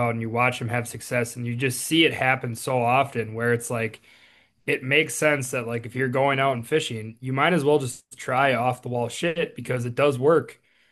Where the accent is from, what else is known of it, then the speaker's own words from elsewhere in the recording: Eagle River, Wisconsin, United States; growing up on the Eagle River chain and kind of cutting our teeth there on really pressured bodies of water.